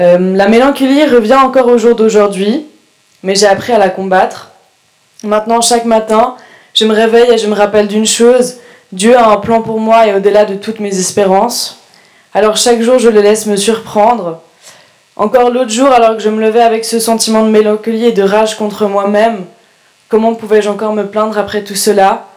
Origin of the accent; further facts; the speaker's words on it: Switzerland; born there; j'ai 19 ans. Je suis née en Suisse dans une famille chrétienne.